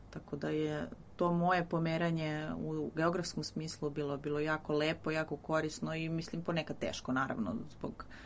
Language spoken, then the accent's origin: Serbian; Valjevo, Šumadija and Western Serbia, Serbia; Ja sam iz Valjeva, tu sam rođena, tu sam odrasla i osnovnu i srednju školu sam tu završila.